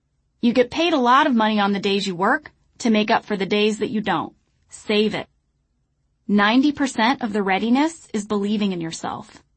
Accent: South Carolina, United States; moved away; I'm from South Carolina, and I wish I'd auditioned there and taken advantage of that market.

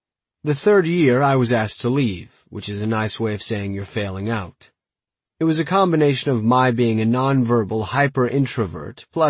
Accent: Kentucky, United States; We grew up in Kentucky, and Chicago was the next biggest metropolis.

